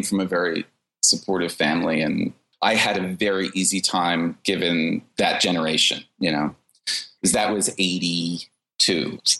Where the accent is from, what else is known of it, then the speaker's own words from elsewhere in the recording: New Jersey, United States; Growing up outside of New York, going back to that whole New Jersey experience, like I remember driving into the city as a kid